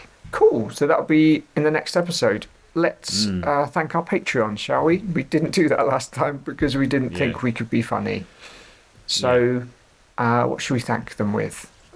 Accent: Chicago, Illinois, United States; I'm from Chicago.

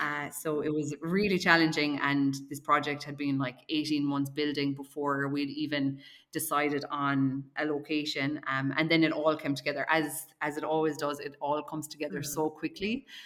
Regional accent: Ireland; now in Australia; growing up in Ireland, the gym setting was like always inside, dark rooms, you know, whatever it might be. And then when I moved to Australia

